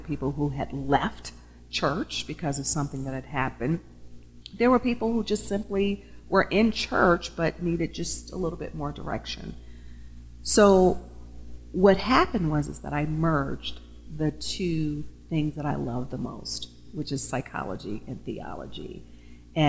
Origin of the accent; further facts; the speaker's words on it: Waterford, Mississippi, United States; Well, actually, I grew up in a town called Waterford, Mississippi, which most people probably have not heard of. But I grew up in a predominantly black community, but I also went to integrated sc